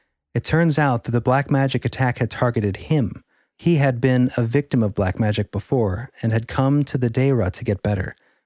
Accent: Michigan, United States; also born or lived in Seattle; Some background. My parents come from the Punjab region of India. I was born in Seattle and grew up in Southeast Michigan.

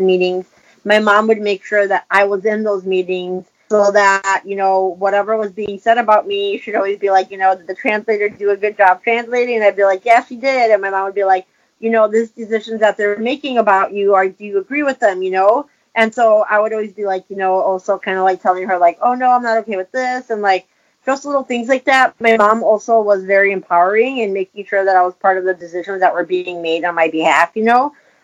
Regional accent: Cicero, Illinois, United States; I think as a child, even though I grew up in Chicago, in the Chicagoland area, I grew up in Cicero.

